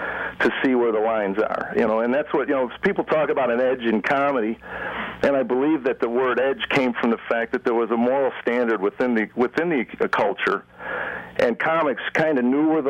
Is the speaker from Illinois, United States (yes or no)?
yes; Chicago, Illinois, United States; You know, when I grew up in Chicago, there was only one thing that we did as a family.